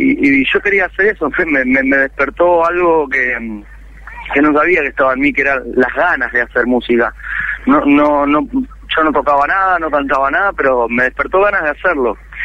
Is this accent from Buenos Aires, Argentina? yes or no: no; Concordia, Entre Ríos, Argentina; yo soy de Concordia, Entre Ríos, iba a visitar a mi familia